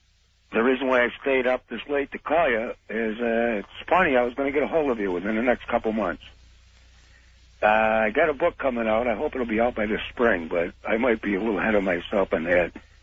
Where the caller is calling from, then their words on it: Rochester, New York, United States; Yeah, I'm calling from Rochester, New York.